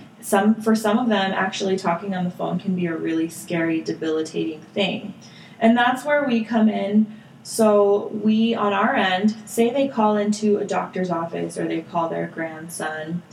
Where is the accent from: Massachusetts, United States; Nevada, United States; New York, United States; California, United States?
Nevada, United States; I grew up in Reno, Carson City, Lake Tahoe, Nevada. So if you're familiar with that area, I'm sure you're familiar with Lake Tahoe.